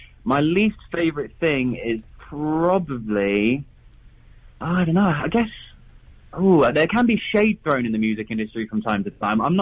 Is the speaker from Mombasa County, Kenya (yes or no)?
yes; Mombasa, Mombasa County, Kenya; So I was born and raised in Mombasa, Kenya, so East Africa.